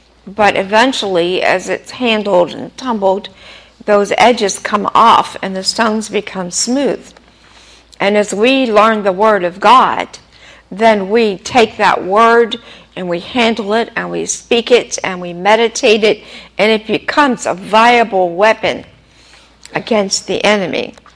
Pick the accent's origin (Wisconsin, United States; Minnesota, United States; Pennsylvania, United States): Pennsylvania, United States; Being in a religious area, I grew up in Pennsylvania, they never talked about being saved.